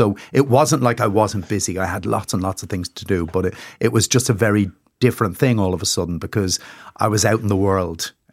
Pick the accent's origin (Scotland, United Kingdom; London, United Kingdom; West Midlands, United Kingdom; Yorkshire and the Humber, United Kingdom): London, United Kingdom; born there; a house in Hackney, which is about 100 yards away from where I was born in London. And I hadn't been back since then.